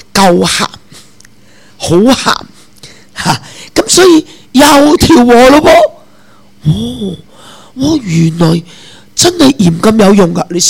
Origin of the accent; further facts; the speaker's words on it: Chaozhou, Guangdong, China; 我七岁就识腌啦，我潮州人啊嘛